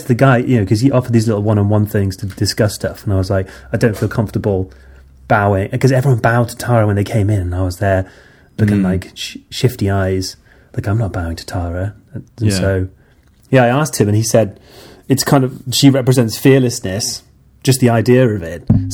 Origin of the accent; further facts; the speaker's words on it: Liverpool, North West England, United Kingdom; I'm not from a sangha. I'm from Liverpool.